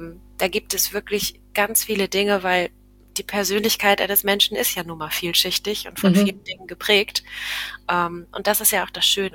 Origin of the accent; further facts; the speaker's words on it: Bremen, Germany; ich bin eine Bremerin, waschechte Bremerin und habe an der Universität Bremen zunächst Deutsch und Englisch auf Lehramt studiert und bin dann relativ gegen Ende meines Studiums nach Neuseeland aufgebrochen